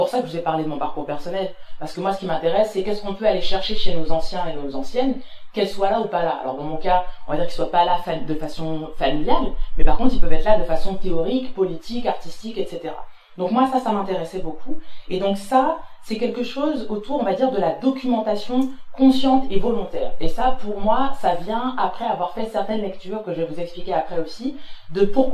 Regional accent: France; born there; Alors moi, je suis née en France

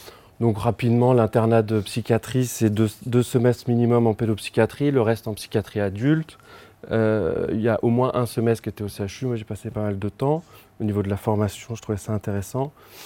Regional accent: Paris, Île-de-France, France; moi, je viens de Paris, je fais mes premières années de fac de médecine à Paris 5 Descartes.

